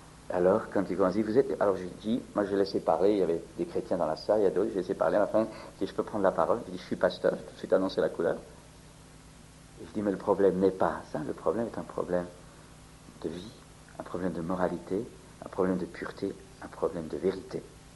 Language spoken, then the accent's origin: French; France; Chez nous en France